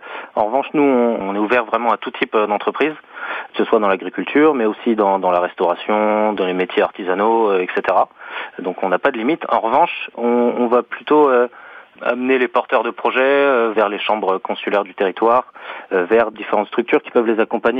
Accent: Paris, Île-de-France, France; now in Tardets, France; en tant que Parisien exilé, j'en ai pris plein les yeux et puis je compte bien rester par ici.

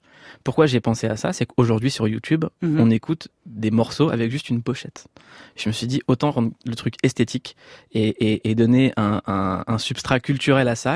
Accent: Noisy-le-Sec, Île-de-France, France; Moi, quand j'ai grandi à Noisy-le-Sec, les grands de mon quartier, c'était des puits de savoir.

